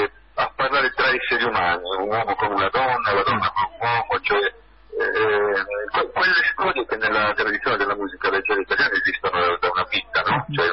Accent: Sardinia, Italy; E anche noi siamo sardi

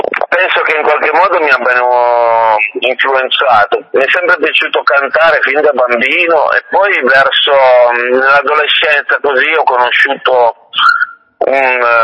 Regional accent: Piedmont, Italy; also born or lived in Turin; Sono nato a Torino, poi dopo 5 anni con la mia famiglia ci siamo trasferiti in un paese di montagna ai confini con la Liguria. Poi verso i 20 anni ho deciso di venire qui, che sono le zone di origine dei miei nonni paterni.

